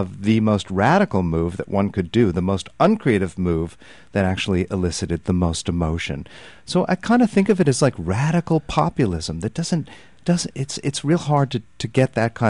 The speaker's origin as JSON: {"language": "English", "town": "New York City", "region": "New York", "country": "United States", "tie": "born or raised there", "said": "You know, I grew up in New York. It's the sound of New York."}